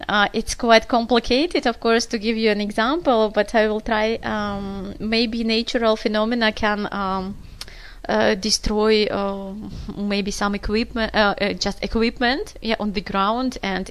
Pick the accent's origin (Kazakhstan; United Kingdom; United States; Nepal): Kazakhstan; Almaty; The climate in my country, regarding my hometown, Almaty, actually, so I would say that we have a sharp continental climate.